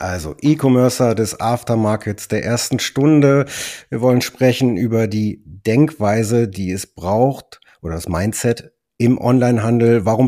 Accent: North Rhine-Westphalia, Germany; ich als Westfale bin dann natürlich immer aufgeschmissen

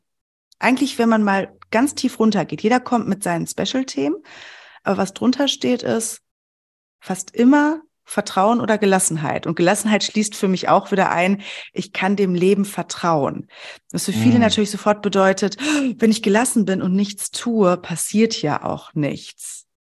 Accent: North Rhine-Westphalia, Germany; ich komme aus dem Sauerland

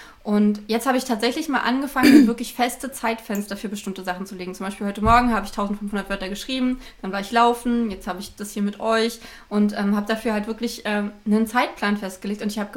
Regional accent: Berlin, Germany; Das Buch spielt 1984 in Berlin-Marzahn, wo ich aufgewachsen bin, interessanterweise.

